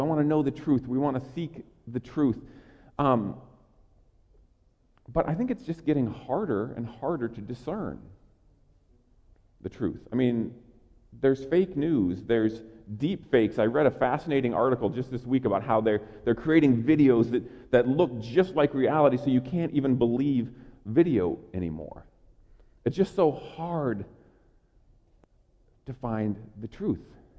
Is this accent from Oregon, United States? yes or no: yes; Oregon, United States; born there; Now, how many of you think I was not born in Oregon? A couple of you don't think I was born in Oregon, all right?